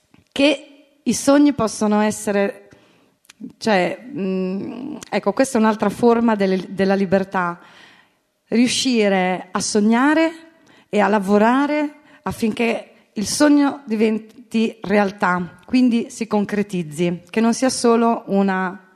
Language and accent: Italian; Rimini, Emilia-Romagna, Italy; Sì, sono di Rimini.